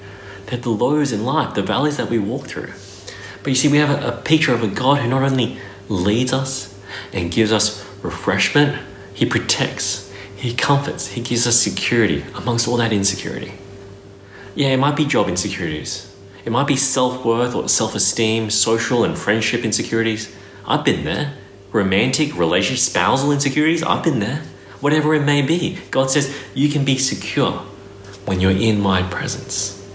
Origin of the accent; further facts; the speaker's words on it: Brisbane, Queensland, Australia; Like, I grew up in Brisbane.